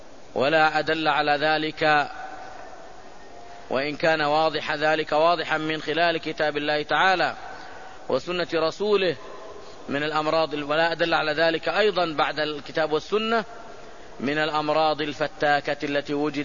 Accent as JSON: {"language": "Arabic", "country": "Saudi Arabia", "said": "مثل بلادنا المملكة العربية السعودية"}